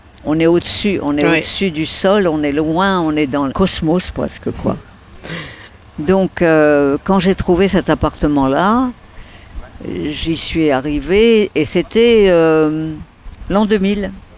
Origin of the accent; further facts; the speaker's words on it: Neuilly-sur-Seine, Île-de-France, France; born there; Je suis née à Neuilly, mais dans la partie la plus proche de Courbevoie, la plus proche de la Seine, qui n'était pas la partie la plus chic.